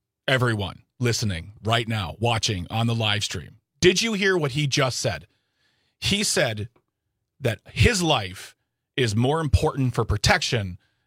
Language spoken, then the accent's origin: English; United States; just frustrating for me as an American.